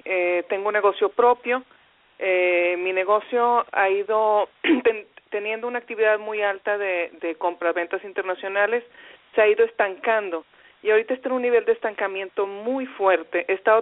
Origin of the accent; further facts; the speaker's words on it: Mexico; de México.